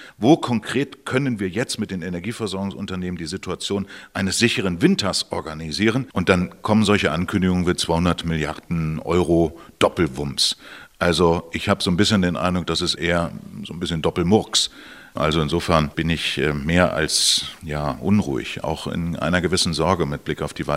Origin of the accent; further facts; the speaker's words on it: Lower Saxony, Germany; Ich bin gebürtiger Niedersachse